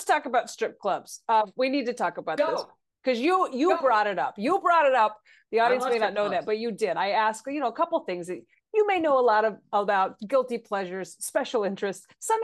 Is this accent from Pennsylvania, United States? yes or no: no; Amarillo, Texas, United States; Yeah, I grew up in a small town in Texas.